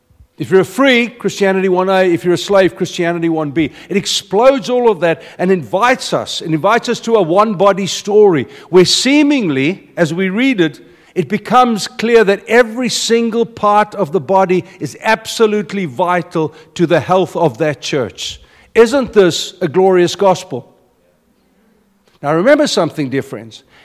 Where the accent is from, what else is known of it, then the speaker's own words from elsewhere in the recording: South Africa; I mean, I come from South Africa.